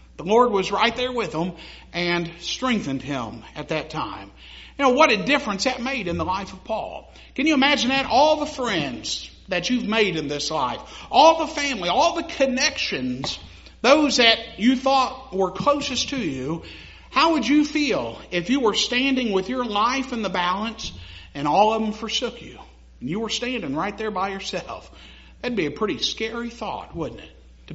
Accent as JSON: {"language": "English", "town": "Fallerton", "country": "United States", "tie": "born or raised there", "said": "Anybody know where Fallerton is? I grew up outside of Fallerton. And Fallerton's got about 300 people."}